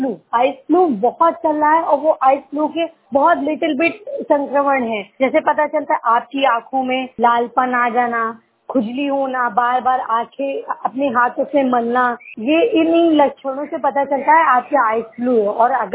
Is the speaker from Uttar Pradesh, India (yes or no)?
yes; Lucknow, Uttar Pradesh, India; और मैं लखनऊ से हूँ